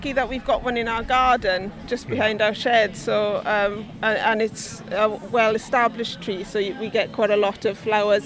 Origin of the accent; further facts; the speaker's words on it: Wales, United Kingdom; now in Suffolk, United Kingdom; I live in Suffolk. Originally, I'm from Welsh. I'm from Wales.